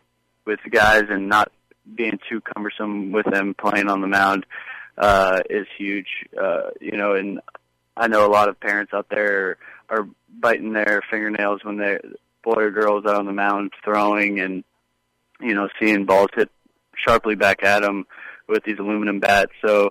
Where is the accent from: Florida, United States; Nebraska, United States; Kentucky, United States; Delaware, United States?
Florida, United States; Vero Beach; I grew up in Vero Beach. I came to a lot of games over here